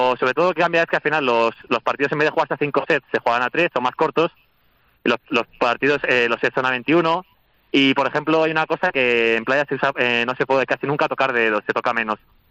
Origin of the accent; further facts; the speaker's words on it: Madrid, Community of Madrid, Spain; No, yo soy madrileño, de aquí de toda la vida.